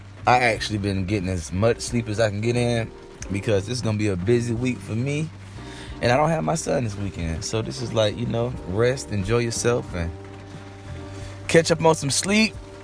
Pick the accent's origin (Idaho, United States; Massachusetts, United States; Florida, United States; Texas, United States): Florida, United States; Fort Lauderdale; I'm a South Florida comic. I came from Fort Lauderdale, Florida. I started off doing comedy there when I was 16 years old.